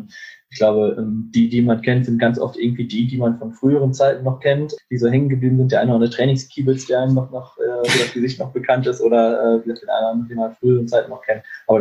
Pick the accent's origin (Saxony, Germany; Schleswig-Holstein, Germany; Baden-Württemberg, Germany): Schleswig-Holstein, Germany; Lübeck; now in Bielefeld, Germany; In der Tat fahre ich gerne in meinen Heimatort zurück. Also ich wohne hier in Bielefeld auch, aber fahre gerne mal in den Bereich Lübeck zurück